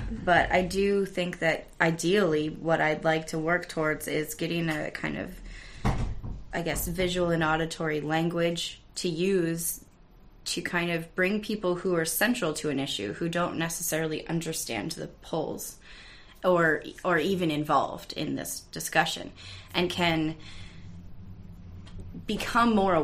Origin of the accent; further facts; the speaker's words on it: Charlottesville, Virginia, United States; my hometown, which is Charlottesville, Virginia